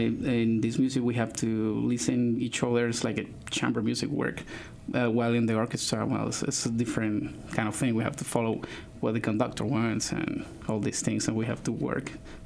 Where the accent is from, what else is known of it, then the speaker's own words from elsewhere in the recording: Colombia; moved away as an adult; also born or lived in Philadelphia; now in United States; I'm originally from Colombia. I came here to U of A in 2002, and then I went to Colombia, then to Philadelphia for 7 years, and now from Philly is where I come from now.